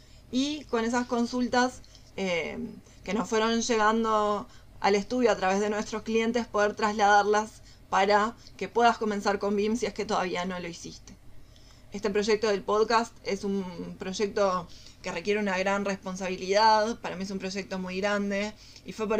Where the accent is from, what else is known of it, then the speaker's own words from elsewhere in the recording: Uruguay; trabajé en una empresa constructora de Uruguay, de donde yo soy